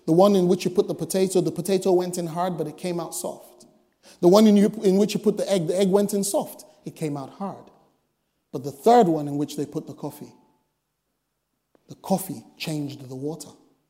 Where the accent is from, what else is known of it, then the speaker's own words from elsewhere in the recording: Nigeria; Earlier on, I told you, I come from Africa, yay, Nigeria, yay, you know.